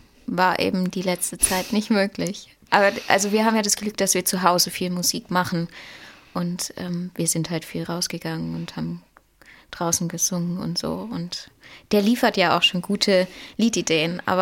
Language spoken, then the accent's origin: German; Moos, Baden-Württemberg, Germany; Ich komme vom Bodensee aus Moos.